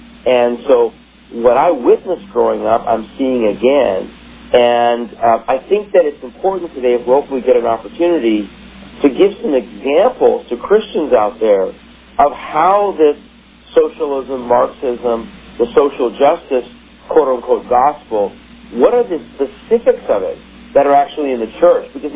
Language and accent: English; Iran; growing up in Iran, being born in Iran